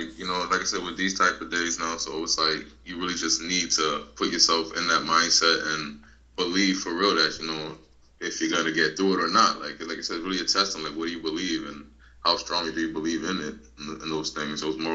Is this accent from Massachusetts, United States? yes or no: yes; Boston, Massachusetts, United States; growing up in environments that you grew up in, you know, growing up in Boston. You know what I mean? Like, the streets was everything.